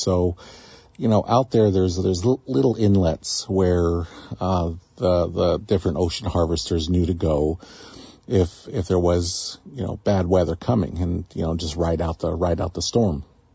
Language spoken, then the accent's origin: English; Metlakatla, Alaska, United States; So I grew up in Metlakatla, and Metlakatla is a fishing community.